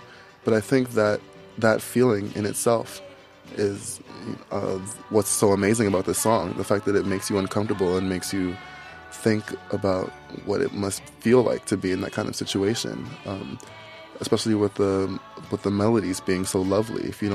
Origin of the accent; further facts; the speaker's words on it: New York, United States; I'm a musician from New York, a rapper.